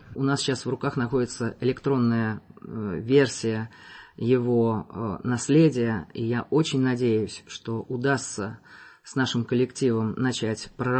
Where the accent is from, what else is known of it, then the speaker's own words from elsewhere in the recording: Moscow, Russia; поскольку вот я москвич